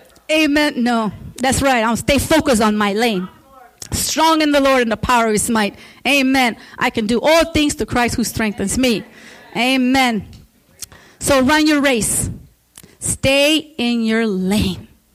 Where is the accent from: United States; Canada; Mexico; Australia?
Mexico; you all know I'm from Mexico.